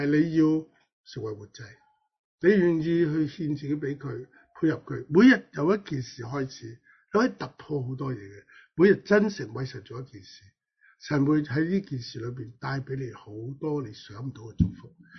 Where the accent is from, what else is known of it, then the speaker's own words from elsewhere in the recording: Hong Kong; 今日我哋香港人而家已经被世界冇咗啦